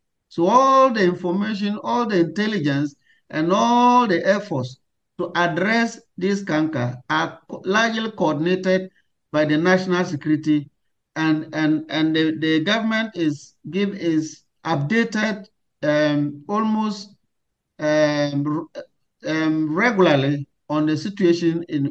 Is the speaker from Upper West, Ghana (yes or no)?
yes; Tumu, Upper West, Ghana; Tumu is my hometown, so I know that place very well. It's only 18 miles into Burkina Faso.